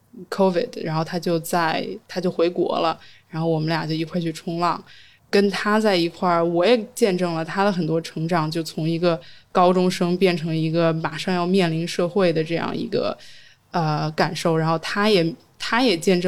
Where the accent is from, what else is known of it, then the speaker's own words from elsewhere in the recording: Beijing, China; 我因为我家是北京的嘛，所以我如果住在家里头，然后我就不用付房租，我就住在我爸妈家里头。